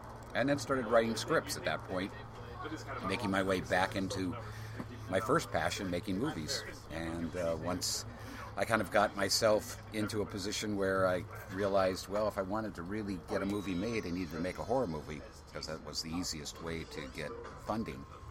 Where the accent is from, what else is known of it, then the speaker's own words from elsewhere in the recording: Culver City, California, United States; I grew up in Culver City, California, at the MGM Studios as the place where I played the backlots